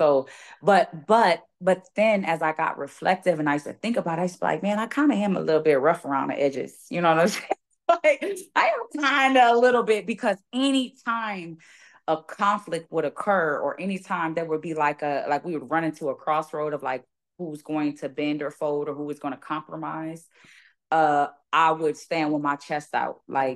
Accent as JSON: {"language": "English", "town": "Joliet", "region": "Illinois", "country": "United States", "tie": "born or raised there", "said": "I was raised in the suburbs of Chicago. I'm born and raised in Joliet, Illinois, and like, which is like a suburb of Chicago."}